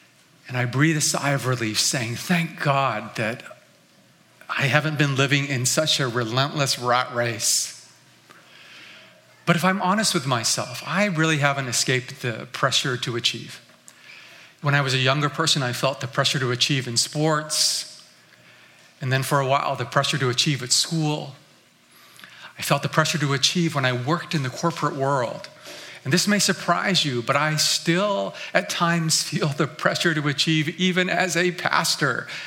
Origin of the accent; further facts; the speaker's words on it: Vancouver, British Columbia, Canada; also born or lived in Tokyo, Japan; I was raised primarily here in North America, but I spent most of my formative years right here in the Metro Vancouver area. Some of you may or may not know, I was actually born in Tokyo.